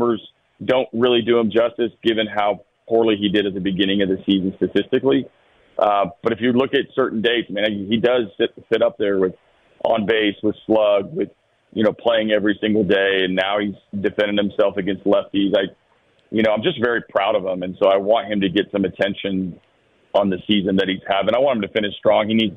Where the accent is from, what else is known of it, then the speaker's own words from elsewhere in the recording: Oklahoma, United States; I grew up in Oklahoma, and we were a regional away from the Little League World Series.